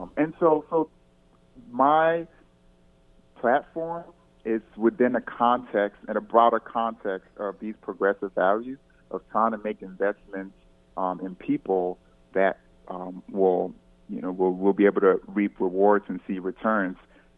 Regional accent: Alexandria, Virginia, United States; now in Tulsa, United States; I came from the East Coast, Alexandria, Virginia, to Tulsa to teach.

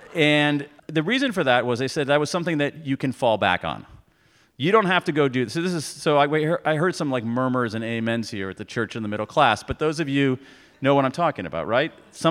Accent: Midwest, United States; And so I grew up in the Midwest, very, very middle-class family.

